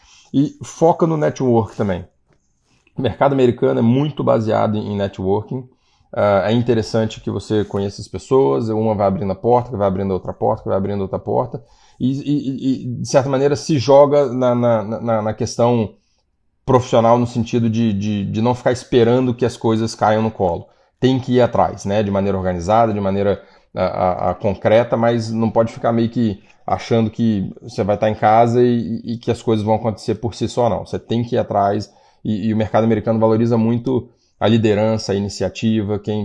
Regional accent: Brazil; now in United States; como eu nasci e cresci no Brasil, né, você acaba ficando meio que vendo, criticando às vezes, ah, faltava isso, faltava aquilo e tal. Aí vim para cá, para os Estados Unidos

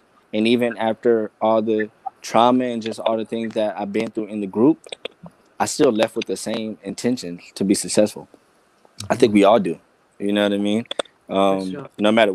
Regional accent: Los Angeles, California, United States; Because, like, I come from South Central L.A. Like, any L.A. film you've seen, that's where I come from.

